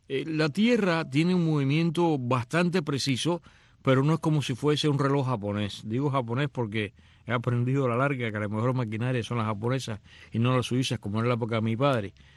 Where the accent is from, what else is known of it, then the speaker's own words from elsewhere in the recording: Cuba; now in Miami, United States; los cubanos que salimos de Cuba y venimos aquí a parar a Miami